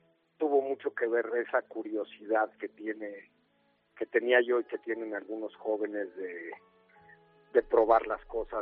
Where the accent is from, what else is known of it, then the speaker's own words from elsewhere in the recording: Mexico; No, yo soy de México.